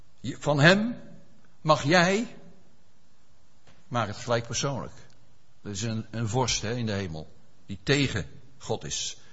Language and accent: Dutch; Netherlands; Of Zacharia, voor ons is dat wat duidelijker, denk ik, als Nederlanders.